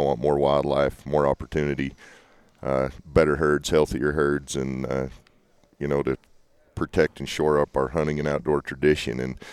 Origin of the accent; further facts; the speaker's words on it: Manti, Utah, United States; Well, I grew up down in San Pete County, down in Manti. Dad worked on a sheep ranch most of my life.